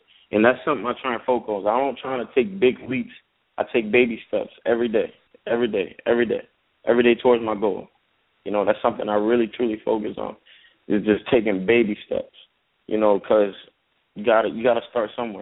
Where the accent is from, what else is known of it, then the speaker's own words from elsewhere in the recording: New Orleans, Louisiana, United States; You know, growing up in New Orleans, it's tough. You know, New Orleans is a tough city to come out of.